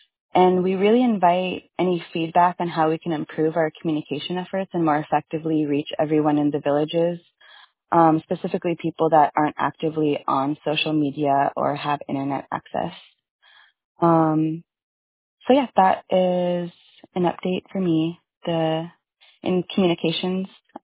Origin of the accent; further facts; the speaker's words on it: Huslia, Alaska, United States; I'm from Huslia.